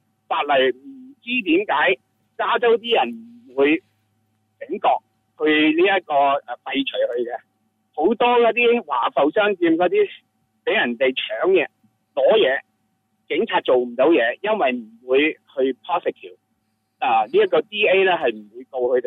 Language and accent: Cantonese; China; now in San Francisco, United States; 我哋系中国人，我哋移民过嚟嘅，